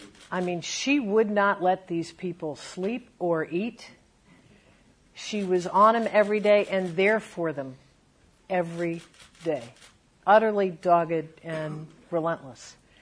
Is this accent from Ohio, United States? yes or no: yes; Columbus, Ohio, United States; also born or lived in Sudan; I kind of grew up the first time in Columbus, Ohio, but the second time I grew up in the Horn of Africa